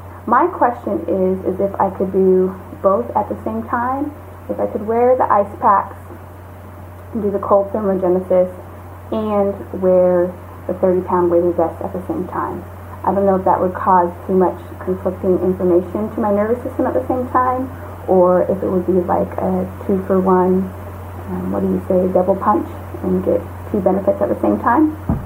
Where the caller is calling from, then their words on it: Austin, Texas, United States; I'm calling from Austin, Texas.